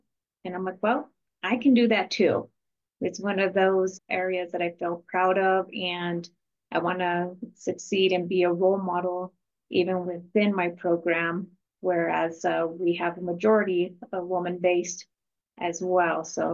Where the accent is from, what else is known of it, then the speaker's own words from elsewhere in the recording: Santa Fe, New Mexico, United States; so being from New Mexico, I am from Santa Fe